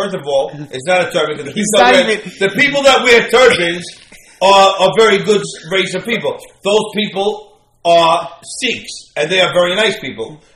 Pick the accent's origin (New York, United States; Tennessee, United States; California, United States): New York, United States; I'm from New York, baby, the Big Apple. A town so nice they named it twice.